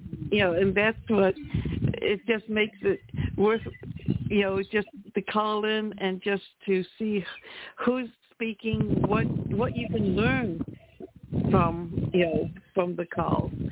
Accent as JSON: {"language": "English", "town": "Buffalo", "region": "New York", "country": "United States", "tie": "born or raised there", "said": "And of course, I grew up in South Buffalo, which was primarily Irish back then."}